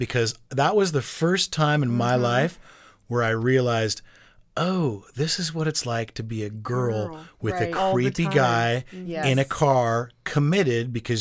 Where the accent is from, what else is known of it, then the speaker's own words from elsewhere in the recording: Arcadia, California, United States; You know, we're 15. I grew up in Arcadia.